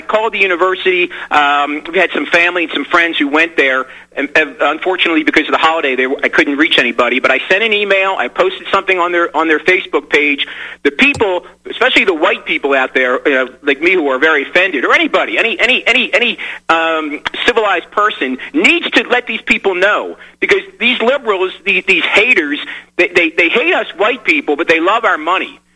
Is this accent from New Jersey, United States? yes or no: yes; New Jersey, United States; I'd like to agree with Dustin from my home state of New Jersey